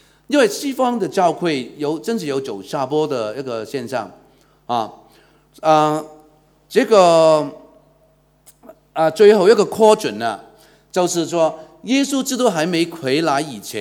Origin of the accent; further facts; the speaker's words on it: Hong Kong; 我是从小在香港长大的，我从小就受了那个教会很多的恩惠，但我没有信主